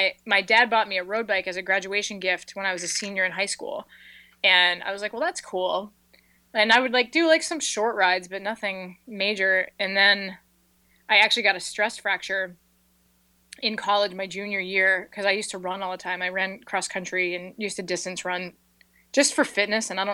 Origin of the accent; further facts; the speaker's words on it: Pennsylvania, United States; So I grew up in Pennsylvania. I still live there now, but we're not known for our ski racing here.